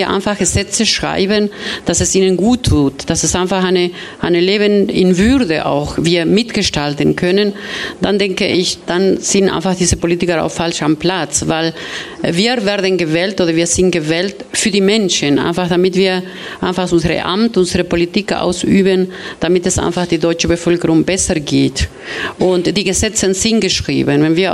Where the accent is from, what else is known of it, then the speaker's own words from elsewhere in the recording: Argentina; Ja, genau, ich komme aus Argentinien.